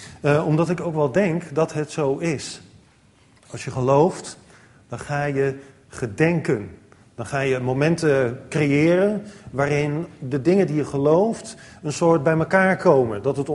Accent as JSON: {"language": "Dutch", "town": "Alphen aan de Rijn", "region": "South Holland", "country": "Netherlands", "said": "Ik kom uit het verre Nieuwkoop. Ja, geestelijk gezien misschien wel. Maar lichamelijk kom ik gewoon uit Alphen aan de Rijn. Dus ik woon hier echt niet ver vandaan, een paar honderd meter of zo."}